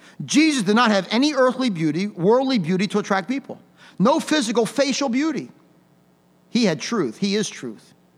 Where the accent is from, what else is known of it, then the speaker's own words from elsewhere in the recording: United States; I'm glad I'm an American. I'm glad I was born here. Thank God that God let me be born here and live here.